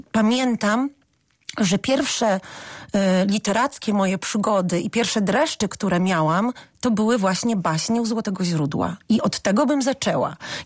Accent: Szczecin, West Pomeranian Voivodeship, Poland; Szło się do księgarni, ja się wychowałam na Niebuszewie, były dwie.

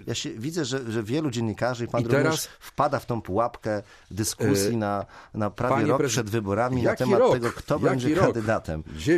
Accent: Szczecin, West Pomeranian Voivodeship, Poland; jestem szczecinianinem od urodzenia, chcę mieszkać w tym mieście, kocham je

